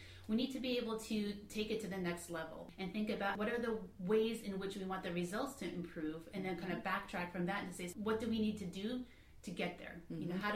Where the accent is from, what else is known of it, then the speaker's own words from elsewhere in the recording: Brooklyn, New York, United States; So who am I? Okay, so I'm an East Coast native. I was born in Brooklyn, New York. My parents came from a small town in Greece, actually.